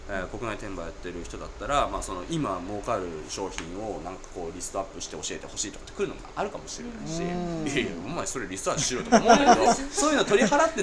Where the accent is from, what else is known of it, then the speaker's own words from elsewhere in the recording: Akita, Japan; たまにこう地元に帰るとやっぱその僕は秋田県出身なんですけど、まあ、仕事がないわけですよ。